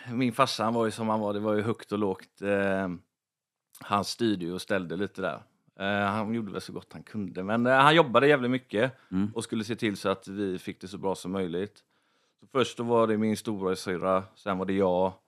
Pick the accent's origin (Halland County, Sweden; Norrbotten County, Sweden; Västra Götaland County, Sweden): Halland County, Sweden; Kungsbacka; born there; jag är född i Kungsbacka, heter det. Det är 10 minuter från Göteborg kan man säga.